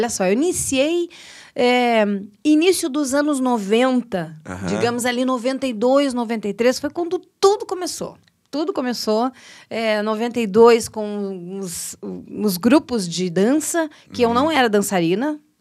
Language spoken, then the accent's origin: Portuguese; Santa Maria, Rio Grande do Sul, Brazil; sempre sou natural de Santa Maria, mas... O direito eu já fiz a faculdade em Santiago, foi quando eu fui morar em Santiago